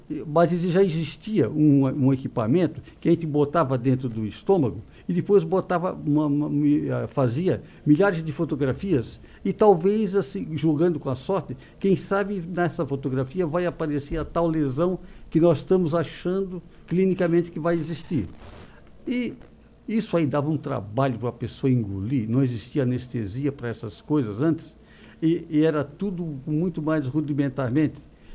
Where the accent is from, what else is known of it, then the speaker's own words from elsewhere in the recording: Criciúma, Santa Catarina, Brazil; also born or lived in Jaguaruna; Eu nasci em Rua do Fogo, aqui quando pertencia a Jaguaruna, E depois meus pais vieram para cá quando eu tinha 1 ano de idade. Eu me considero assim, mais do sul, mais criciumense.